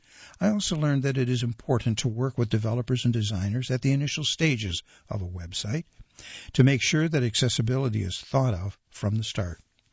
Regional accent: Cary, North Carolina, United States; was living in Cary, North Carolina, my hometown

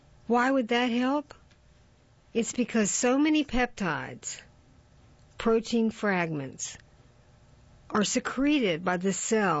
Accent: Lausanne, Vaud, Switzerland; Where I grew up in Lausanne, Switzerland, physical education was mandatory.

